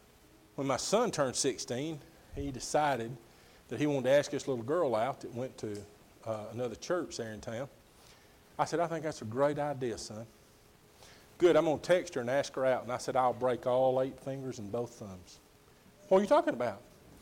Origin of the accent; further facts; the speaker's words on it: Alabama, United States; Now remember, I'm from Alabama and I'm slower than most folks.